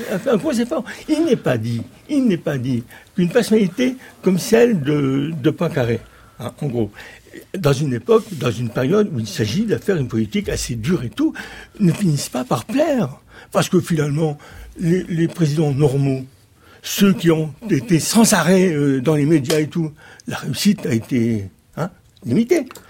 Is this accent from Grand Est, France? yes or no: yes; Grand Est, France; Moi, je ne suis pas du Midi. Je suis Lorrain, et chez nous, on cache nos sentiments.